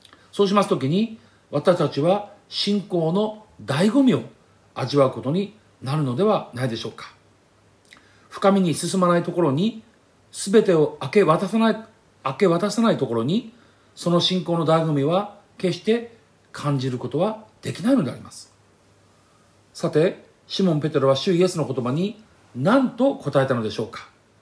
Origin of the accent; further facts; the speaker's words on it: Ibaraki, Japan; 海のある茨城で育ちました私は比較的よく海水浴に行きましたが